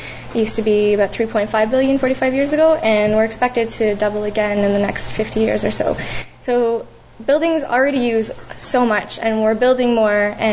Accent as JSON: {"language": "English", "region": "Ontario", "country": "Canada", "lives_now": "Vancouver, Canada", "said": "I come from Ontario. I just moved out here about 6 months ago to try and be a part of this wonderful green movement that Vancouver is so well known for."}